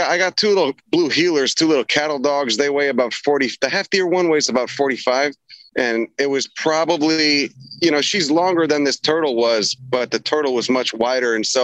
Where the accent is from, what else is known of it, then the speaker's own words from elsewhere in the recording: Chicago, Illinois, United States; I grew up in Chicago. I'm familiar with it.